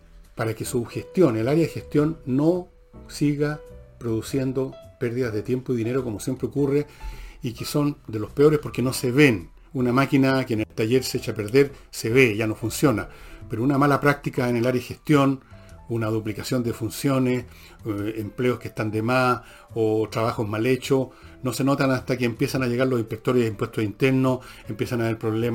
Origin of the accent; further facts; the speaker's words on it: Chile; en calidad de chilenos somos propietarios del territorio